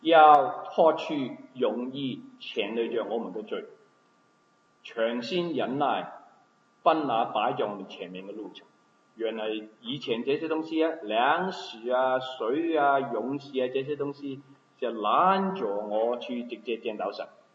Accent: China; 我们中国穷啊。我都没有听过说我们中国人穷

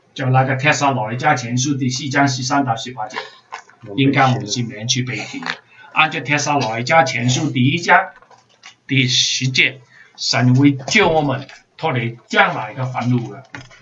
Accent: China; 我们中国人没有可能是释放四千

